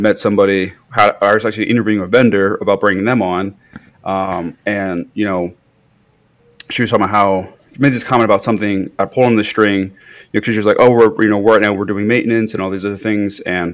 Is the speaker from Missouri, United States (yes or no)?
yes; Missouri, United States; everyone thought I was from Kansas, but I'm technically on the Missouri side.